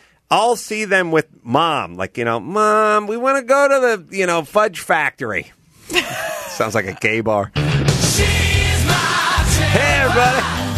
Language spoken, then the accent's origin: English; California, United States; I grew up in the Valley